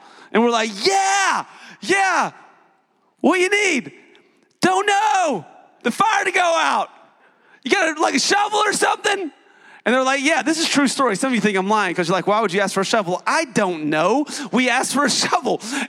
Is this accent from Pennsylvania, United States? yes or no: no; Tennessee, United States; I grew up in East Tennessee. And in East Tennessee, you know, mountains, lakes